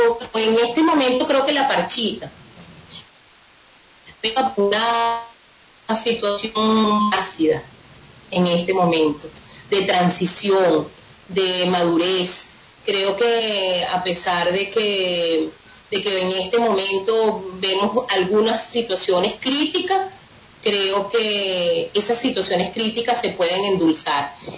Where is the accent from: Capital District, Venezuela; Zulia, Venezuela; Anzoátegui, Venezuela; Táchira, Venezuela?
Capital District, Venezuela; Caracas; Soy de Caracas, pero me iba de vacaciones a Río Chico.